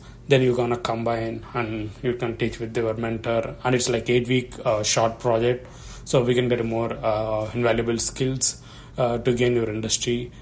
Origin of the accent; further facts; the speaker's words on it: India; English is a second language; now in United States; I'm an international student. I am from India.